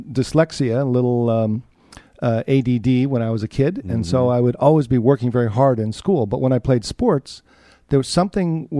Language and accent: English; Summit, New Jersey, United States; I grew up in New Jersey, right next door.